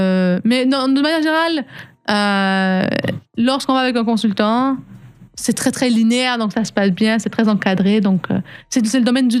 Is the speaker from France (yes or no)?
no; Canada; accent: Canadian; si je vous parlais avec mon accent canadien, je suis pas sûre qu'on se comprendrait. J'ai changé mon accent pour qu'on puisse bien me comprendre.